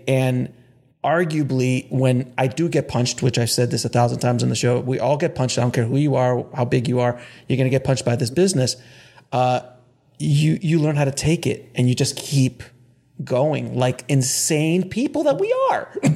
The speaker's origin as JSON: {"language": "English", "town": "Queens", "region": "New York", "country": "United States", "tie": "born or raised there", "said": "I mean, I was raised in Jamaica, Queens. You know, lived in an apartment. It was probably, I think, 500 square feet"}